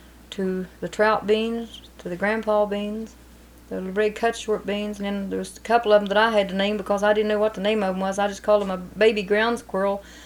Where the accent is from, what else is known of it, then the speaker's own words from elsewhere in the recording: Widen, West Virginia, United States; born there; Well, I was born in Wyden, February the 21st, 1937. It's in Clay County.